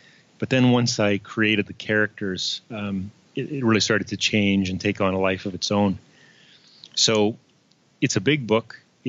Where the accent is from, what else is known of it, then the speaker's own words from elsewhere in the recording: the Prairies, Canada; And I'm a Canadian. I live in the prairies. I'm sort of half farm kid, half city kid.